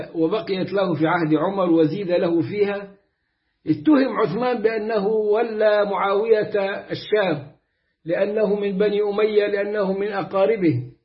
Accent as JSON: {"language": "Arabic", "region": "Upper Egypt", "country": "Egypt", "said": "وأنا صعيدي"}